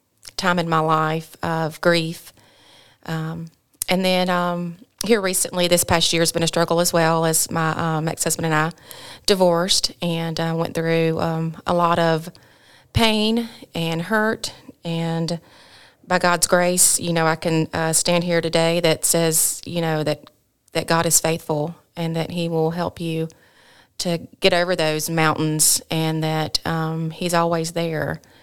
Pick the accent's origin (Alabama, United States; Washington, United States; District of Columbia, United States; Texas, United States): Alabama, United States; Sylacauga; I am from Sylacauga. Went through grade school, graduated high school from class of 2002.